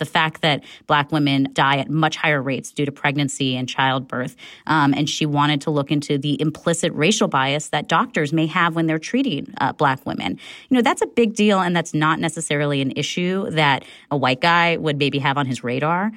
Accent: California, United States; I have to say, as a Californian, when I was listening to the attacks on the campaign trail

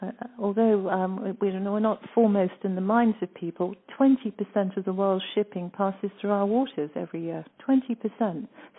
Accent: Anguilla; We are very British. We're proud to be British.

